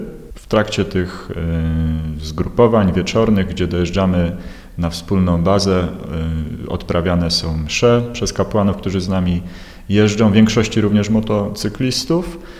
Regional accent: Września, Greater Poland Voivodeship, Poland; Ja dokładnie jestem z Wrześni.

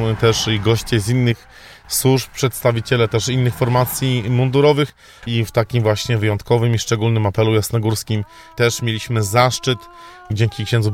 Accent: Kalisz, Greater Poland Voivodeship, Poland; chcieliśmy właśnie zaakcentować to, że jesteśmy z Kalisza

